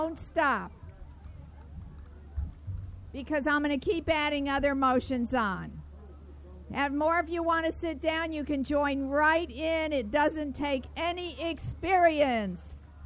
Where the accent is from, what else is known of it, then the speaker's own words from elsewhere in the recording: Miami, Florida, United States; I'm a storyteller from Miami